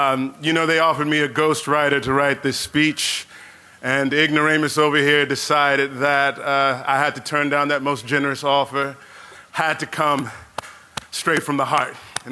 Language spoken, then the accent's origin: English; St. Louis, Missouri, United States; Everywhere I go in these United States, when I tell folks that I'm from St. Louis, they inevitably ask me two questions.